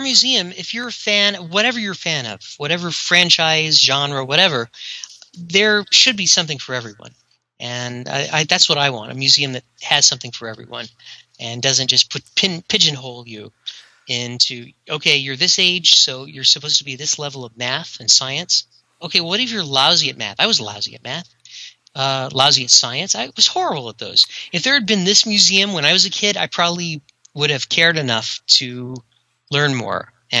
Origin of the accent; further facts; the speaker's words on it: the South, United States; No, I'm from the South, so I can do that accent without people thinking I'm making fun.